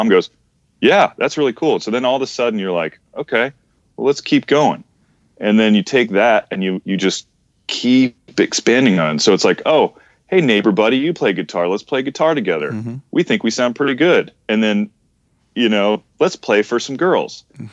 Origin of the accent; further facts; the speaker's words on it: Connecticut, United States; Jeremy and I grew up together in Connecticut.